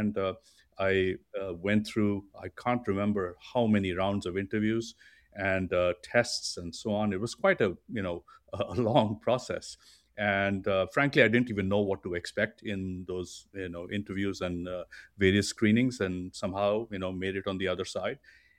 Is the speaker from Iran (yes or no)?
no; Delhi, India; also born or lived in Mumbai; I came from Delhi and I was working in Bombay.